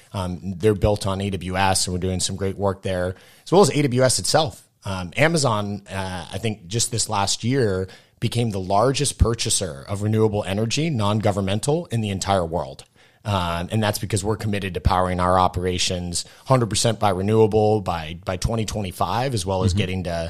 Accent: Seattle, Washington, United States; now in Sweden; You mentioned I grew up in Seattle, and so I've spent a lot of time outdoors in my life, and I live in Sweden

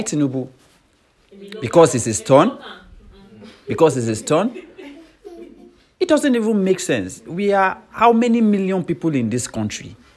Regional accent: Nigeria; I'm a Nigerian who is interested in change, who is interested in a way out.

